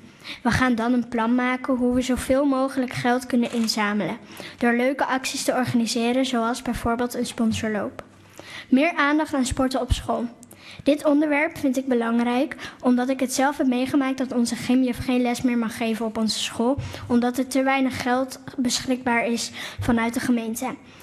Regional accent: Silvolde, Gelderland, Netherlands

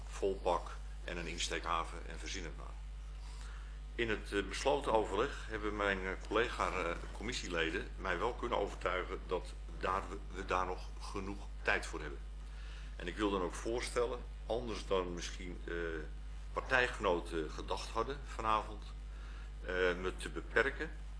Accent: North Holland, Netherlands; mijn roots liggen ook in de Houtrakpolder. Daar ben ik opgegroeid, grootgebracht en heb ik heel veel jaren doorgebracht.

